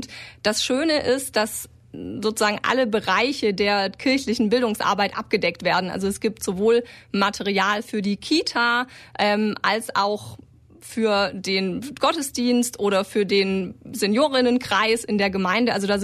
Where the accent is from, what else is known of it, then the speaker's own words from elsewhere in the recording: Ulm, Baden-Württemberg, Germany; Also ich bin gebürtige Ulmerin, also so ein richtiges Ulmer Gewächs, habe hier Abitur gemacht